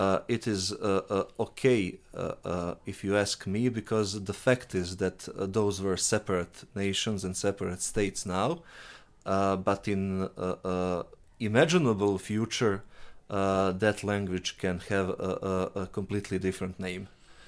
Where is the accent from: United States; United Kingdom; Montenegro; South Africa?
Montenegro; also born or lived in Sarajevo, Bosnia and Herzegovina; I'm a writer from Montenegro, although you would probably don't think of me about that, or think of my origin as Montenegrin, which basically is not. I'm born in Sarajevo